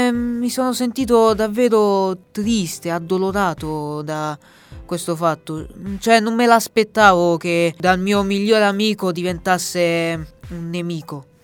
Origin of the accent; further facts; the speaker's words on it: Rome, Lazio, Italy; born there; Io sono del Bangladesh, però sono nato qui, qui a Roma. E i miei genitori sono originari del Bangladesh.